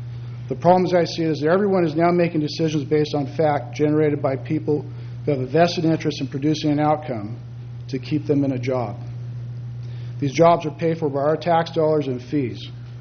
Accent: Salinas, California, United States; Does that disqualify for me addressing somebody if I'm from Salinas?

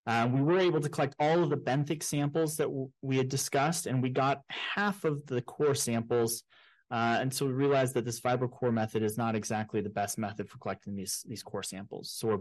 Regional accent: San Diego, California, United States; growing up in San Diego, surfing here

